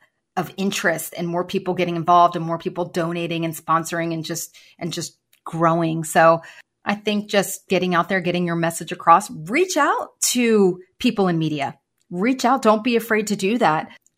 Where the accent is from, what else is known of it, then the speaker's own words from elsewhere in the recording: Philippines; I'm Filipino